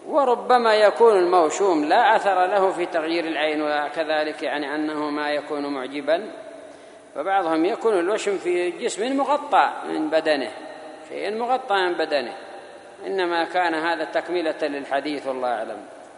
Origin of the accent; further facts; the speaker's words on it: Yemen; وبالأخص عندنا في اليمن